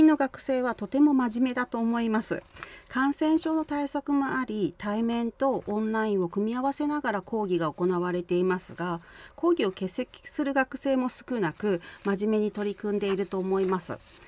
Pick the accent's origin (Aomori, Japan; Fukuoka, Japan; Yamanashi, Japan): Yamanashi, Japan; Chuo; もともと医学部キャンパスのある中央市の出身で、地元に看護学科ができたということで少し興味を持ち始めました。